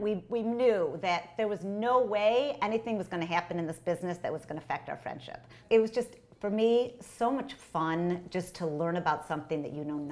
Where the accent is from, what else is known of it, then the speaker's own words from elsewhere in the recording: Detroit, Michigan, United States; I'm from Detroit. My parents lived in Detroit